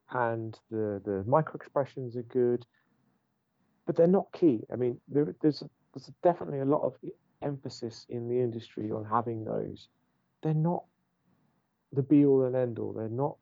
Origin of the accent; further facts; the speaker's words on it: England, United Kingdom; now in United States; And so how I approach that in the US as an English person, let's remember that, will be different